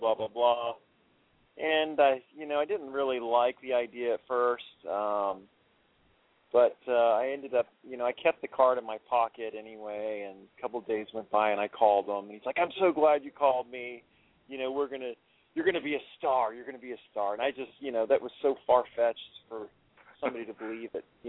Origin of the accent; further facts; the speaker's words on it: Florida, United States; Yeah, I'm from Florida, and I'm in Florida right now, soaking it up, just loving it.